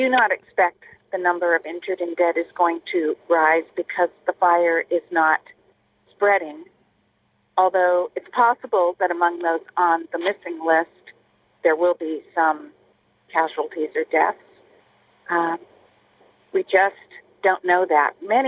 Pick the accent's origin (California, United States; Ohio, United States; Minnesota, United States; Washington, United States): California, United States; And it's not my particular home where I live, but it's my home, as you said, for generations of my family.